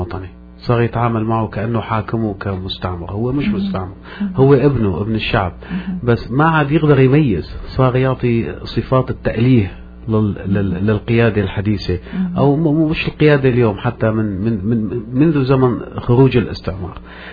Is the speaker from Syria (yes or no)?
yes; Al-Hasakah, Al-Hasakah Governorate, Syria; moved away as an adult; now in Canada; هو أنا ابن مدينة الحسكة من سوريا. انتقلت تغربت كثيرا وسافرت من دولة لدولة. بعدها أنهيت رحلتي في كندا من 12 سنة.